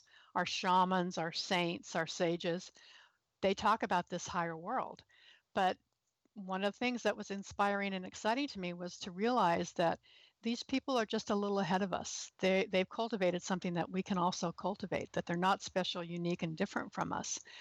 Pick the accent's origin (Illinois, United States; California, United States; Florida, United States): California, United States; now in Minnesota, United States; I'm a Californian who moved to Minnesota, and so I've never really experienced a winter before.